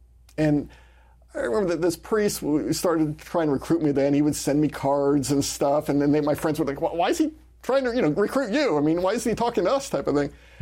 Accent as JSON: {"language": "English", "town": "Tucson", "region": "Arizona", "country": "United States", "tie": "born or raised there", "said": "I'd never stepped foot in a Catholic church other than growing up in Tucson."}